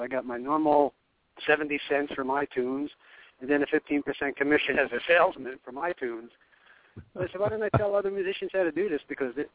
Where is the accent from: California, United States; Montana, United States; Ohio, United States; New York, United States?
New York, United States; I was born and raised in New York. We didn't even have a country music radio station at the time. So my roots are rock and roll.